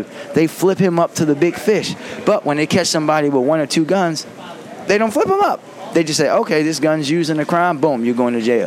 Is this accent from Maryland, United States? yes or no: yes; Baltimore, Maryland, United States; So, irony, growing up in Park Heights, I saw a lot of violence, saw a lot of crime. I was never the victim of it. Until I moved to my nice, quiet neighborhood in Northeast Baltimore, where I live now.